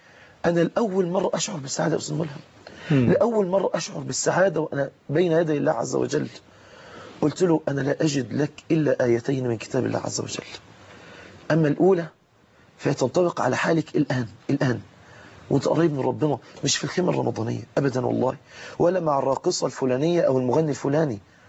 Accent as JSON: {"language": "Arabic", "town": "Mansoura", "region": "Dakahlia", "country": "Egypt", "said": "كتير جدا من امهات عندنا في المنصوره بيشتكوا"}